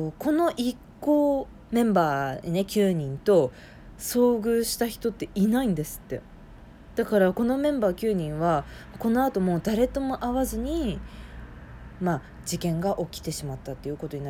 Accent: Hokkaido, Japan; マイナス30度って、私北海道出身なんですけど全く体感したこともないんですが

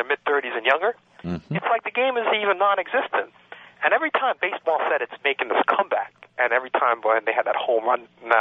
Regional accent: Canada; I don't really even see myself as a Canadian anymore.

